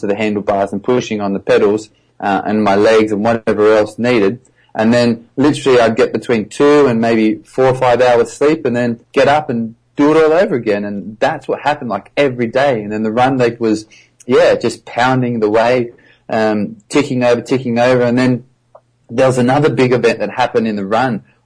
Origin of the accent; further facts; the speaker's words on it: Australia; now in United Kingdom; I'm promoting myself in the UK where I live, and also because I'm from Australia and I have quite a few fans out there